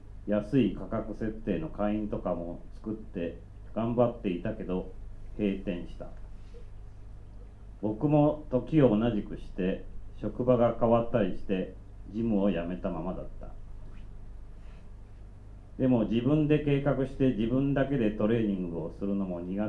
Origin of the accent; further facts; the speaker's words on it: Yokohama, Kanagawa, Japan; 横浜から来ました